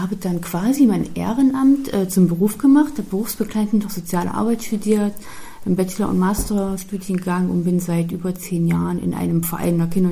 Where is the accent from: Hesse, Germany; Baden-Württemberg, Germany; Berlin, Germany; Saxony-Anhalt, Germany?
Saxony-Anhalt, Germany; Bitterfeld-Wolfen; wohne und lebe in der Stadt Bitterfeld-Wolfen, was gleichzeitig mein Geburtsort ist und dementsprechend ich auch die Entwicklung der Stadt hautnah miterlebt habe.